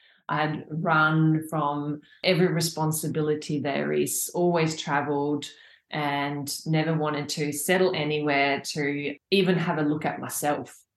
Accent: Sweden; English is a second language; moved away as an adult; now in Australia; So I've been in Australia for 20 years this year, actually. And I'm from Sweden, so I came as a backpacker

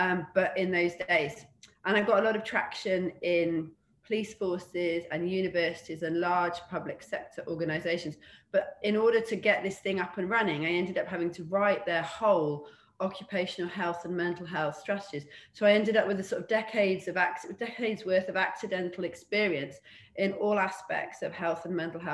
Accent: North West England, United Kingdom; So I grew up in Cheshire

